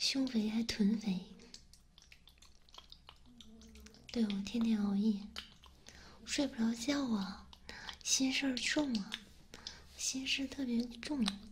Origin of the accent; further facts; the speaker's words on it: Wuhan, Hubei, China; 我是武汉的。技师，我是武汉的技师